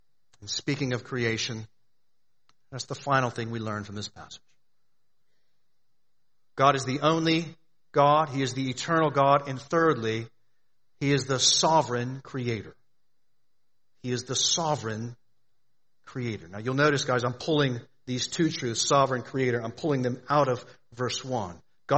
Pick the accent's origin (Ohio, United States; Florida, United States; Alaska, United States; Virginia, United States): Florida, United States; I grew up in Florida. I remember learning about Ponce de Leon